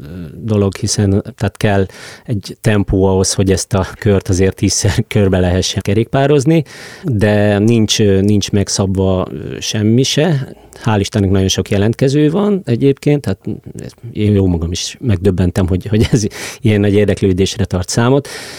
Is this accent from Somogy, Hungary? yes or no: no; Miskolc, Borsod-Abaúj-Zemplén, Hungary; Én Tőzsgyökeres miskolci vagyok, illetve azon belül is tapolcai. A szülőházamtól a jelenlegi lakhelyem is légvonalban talán, ha 50 méterre található.